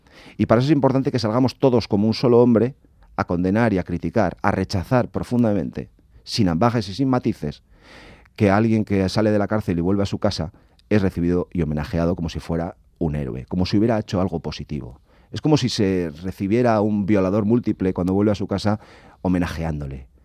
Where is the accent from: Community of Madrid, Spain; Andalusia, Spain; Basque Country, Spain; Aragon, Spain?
Basque Country, Spain; como vasco, esto sea algo normal en mi tierra.